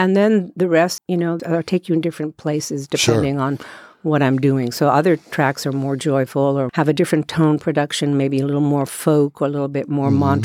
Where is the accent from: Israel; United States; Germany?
Israel; first language Hebrew; English is a second language; I'm originally from Israel, and my language is Hebrew.